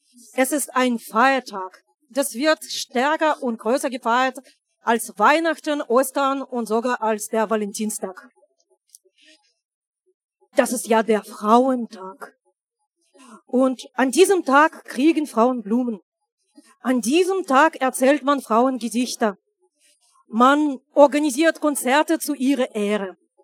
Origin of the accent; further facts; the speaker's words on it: Russia; ich komme aus Russland.